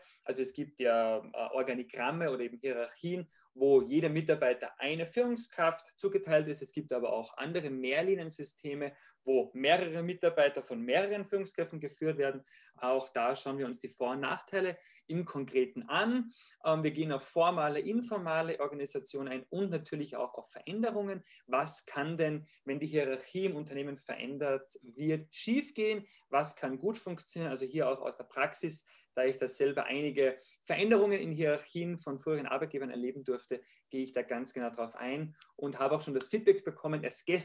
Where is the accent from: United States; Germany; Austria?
Austria; Ja, also ich bin Österreicher, wie man vielleicht schon am Dialekt etwas erkennt.